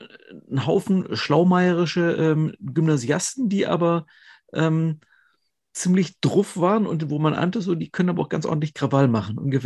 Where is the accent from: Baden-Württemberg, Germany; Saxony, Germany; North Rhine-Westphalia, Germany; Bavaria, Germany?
Baden-Württemberg, Germany; Münsterland ist natürlich wie jenes Schwabenland, wo ich herkomme, die Schwäbische Alb, so eine Region, in der man im Zweifelsfall in einem bestimmten Alter eher wegzieht, als dass man da bleiben will.